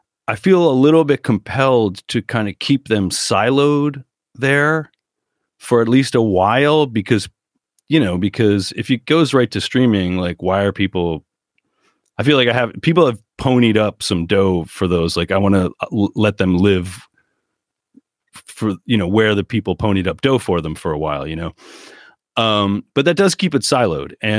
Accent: New Jersey, United States; like I'm Irish and Italian. And I will tell you that, like, for the first probably 20 years of my life, especially, you know, growing up, where I did in Jersey, it's very Italian.

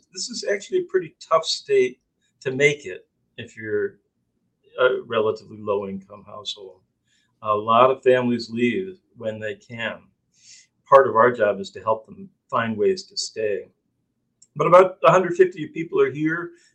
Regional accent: New Hampshire, United States; And I think, you know, having grown up here, I grew up in Cheshire County, very white. You know, New Hampshire is still a very white state

